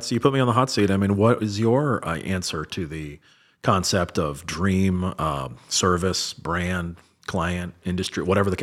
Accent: San Francisco, California, United States; I'm from San Francisco, big 49er fan, right?

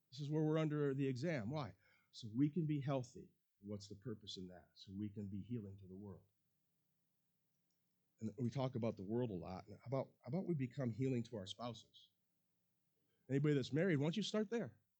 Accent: United States; I'm American, you know?

